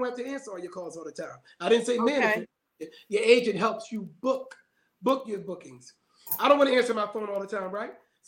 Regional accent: Philadelphia, Pennsylvania, United States; I'm from Philadelphia.

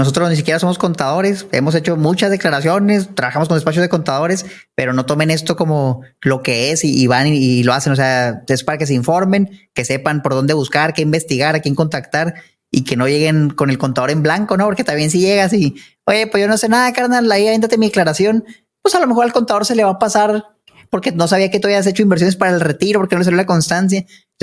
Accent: Mexico; como buenos mexicanos, no lo dejemos las cosas hasta el último día

